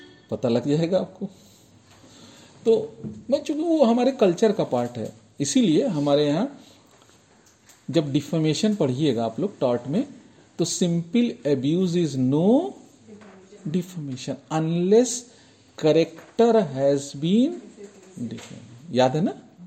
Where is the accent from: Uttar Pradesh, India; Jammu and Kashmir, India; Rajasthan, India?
Uttar Pradesh, India; Gorakhpur; उसको घामड़ कहते हैं ना हमारे साइड में ना, हम मूलतः गोरखपुर के हैं